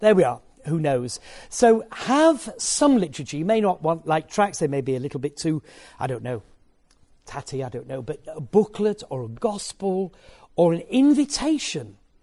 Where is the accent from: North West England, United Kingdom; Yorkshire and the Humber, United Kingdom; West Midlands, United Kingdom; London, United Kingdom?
Yorkshire and the Humber, United Kingdom; you've got to remember I'm from Yorkshire, they're paying for the privilege of hearing from me.